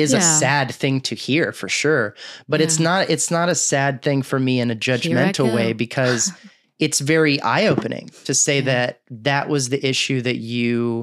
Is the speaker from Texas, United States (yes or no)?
yes; Texas, United States; I grew up in Texas with a bunch of people that we didn't know anything about nutrition.